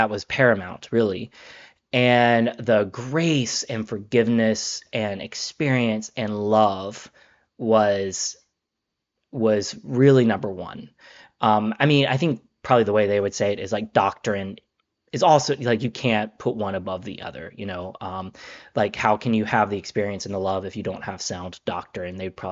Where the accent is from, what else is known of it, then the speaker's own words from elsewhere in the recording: Covington, Georgia, United States; And I'm from Georgia. I grew up in Covington, Georgia, out in the woods. And I have two older sisters.